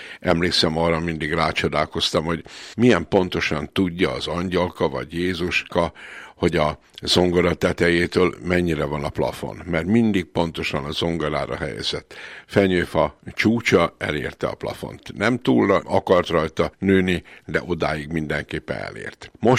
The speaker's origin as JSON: {"language": "Hungarian", "town": "Kunszentmiklós", "region": "Bács-Kiskun", "country": "Hungary", "tie": "born or raised there", "said": "Én Kunszem Miklósi gyerek vagyok, tehát a Kiskunság fővárosában születtem"}